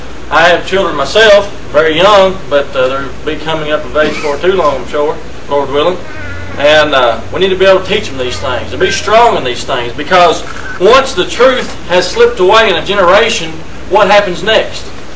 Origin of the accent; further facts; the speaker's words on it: Kentucky, United States; I'm from Kentucky. I go to the Litchfield Congregation, which is kindly in north central Kentucky.